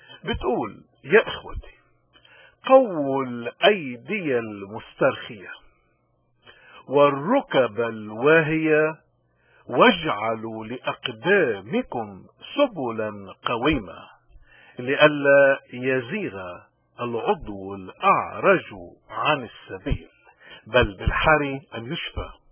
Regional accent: Lebanon; اليوم نحن كلبنانيين شو المفروض لما نركع ونصلي نطلب من ربنا؟

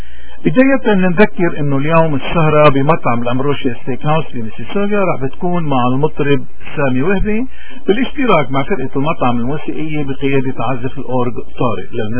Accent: Lebanon; كثير نحن اليوم كلبنانيين من كل المذاهب المؤمنين بهويتنا

